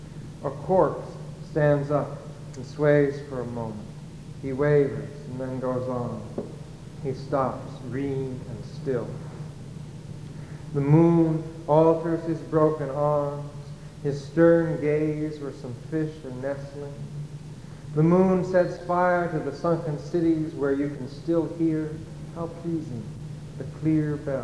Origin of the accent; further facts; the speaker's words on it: Boston, Massachusetts, United States; And I'm from Boston, and we were going to have a little celebration in honor of Alexander